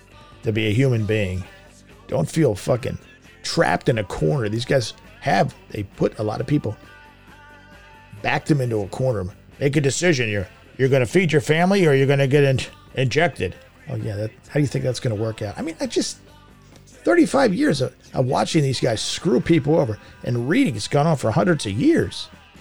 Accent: United States; Yes, I grew up here. Yes, I'm an American. Yes, I like it here, for the most part

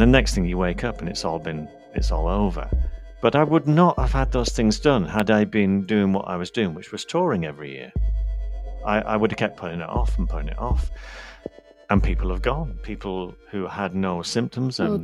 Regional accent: Liverpool, North West England, United Kingdom; And so, and where are you from? I say, Liverpool.

